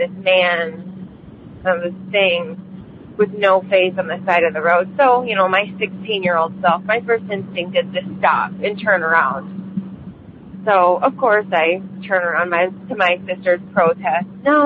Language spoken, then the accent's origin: English; Michigan, United States; I'm from Michigan.